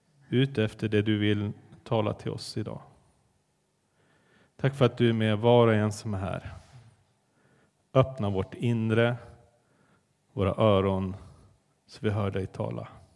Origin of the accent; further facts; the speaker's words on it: Vallen, Västerbotten County, Sweden; Jag är uppväxt i Norrland, i norra Västerbotten. Är det någon som har varit där någon gång? Ja, det är några stycken. Anette har varit där. Hon har bott där. Det är 5 mil söder om Skellefteå i en liten by som heter Vallen.